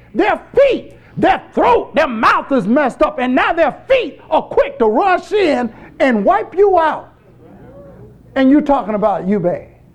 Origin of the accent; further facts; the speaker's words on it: North Carolina, United States; When I was growing up in Harnett County in North Carolina